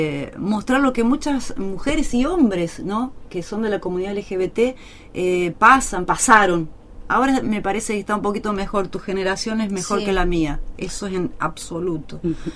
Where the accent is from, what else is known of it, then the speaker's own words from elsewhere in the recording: Paso de los Libres, Corrientes, Argentina; Yo me fui de Paso Los Libres